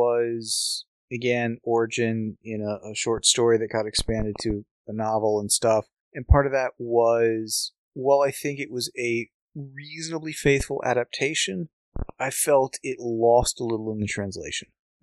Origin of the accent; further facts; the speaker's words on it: California, United States; now in Texas, United States; here I was coming from Southern California to the middle of Texas, definitely some culture shock at that point.